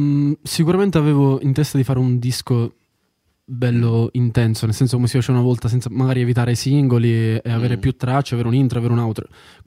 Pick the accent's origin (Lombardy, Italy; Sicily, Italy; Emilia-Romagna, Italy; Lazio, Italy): Sicily, Italy; moved away as an adult; now in Tuscany, Italy; all'età di 18 anni andai via da casa, quindi anche per questo il disco si chiama … Io sono siciliano, ormai sto in Toscana da 5 anni